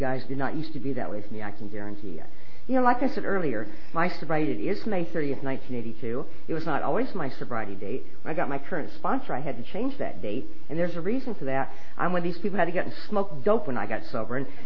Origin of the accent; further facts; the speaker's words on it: Lincoln, Nebraska, United States; I grew up in Lincoln, Nebraska, and like I said, I come from a wonderful home there